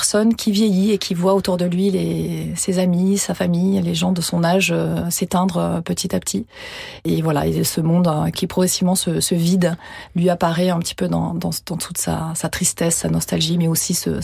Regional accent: France; Moi, je suis française mais d'une culture anglophone par mon mariage, on va dire.

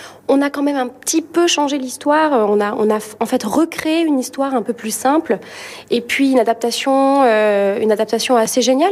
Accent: Occitanie, France; moi je viens du sud de la France, donc des très grandes maisons vers Perpignan, des maisons d'opéra, il n'y en a pas beaucoup

